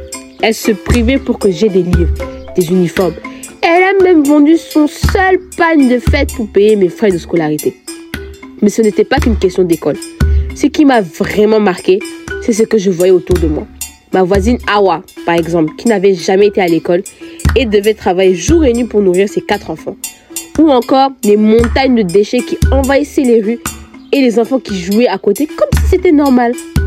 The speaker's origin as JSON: {"language": "French", "town": "Grand-Bassam", "region": "Comoé", "country": "Côte d’Ivoire", "tie": "born or raised there", "said": "J'ai grandi à Abidjan, précisément à Grand Bassam. Mais après avoir terminé mes études à l'étranger, j'ai décidé de revenir en Côte d'Ivoire."}